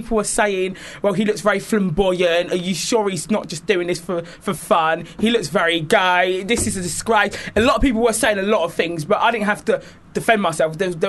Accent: Greenwich, London, United Kingdom; I'm from Greenwich, not Essex, guys.

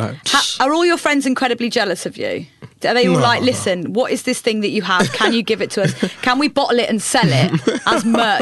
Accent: Walthamstow, London, United Kingdom; I'm from Walthamstow

